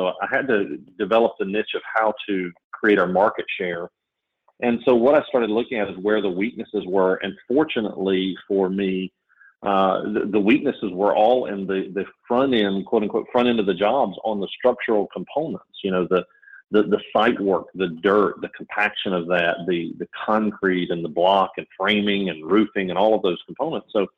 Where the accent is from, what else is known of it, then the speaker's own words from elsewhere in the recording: Georgia, United States; I mentioned earlier, I came from Georgia. Down to Florida